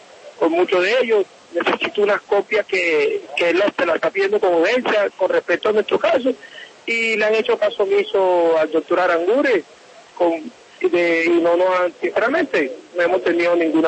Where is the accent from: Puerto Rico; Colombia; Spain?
Colombia; Caribbean Region; La gran mayoría de los que estamos aquí somos costeños, entre Bolívar, Sucre y Atlántico.